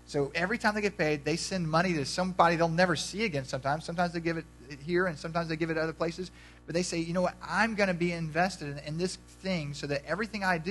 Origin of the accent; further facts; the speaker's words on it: United States; because I'm an American and we should do that.